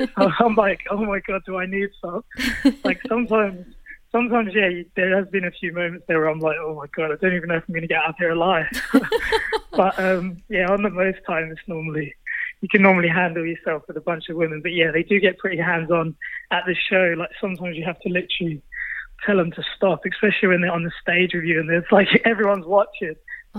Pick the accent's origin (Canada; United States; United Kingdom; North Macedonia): United Kingdom; England; now in Australia; I'm from England